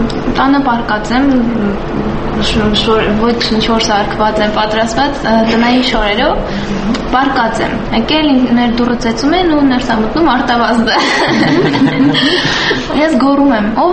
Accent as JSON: {"language": "Armenian", "town": "Dilijan", "region": "Tavush", "country": "Armenia", "said": "Ես Դիլիջանից եմ եւ ամառը Դիլիջանում եի Հայաստանում։"}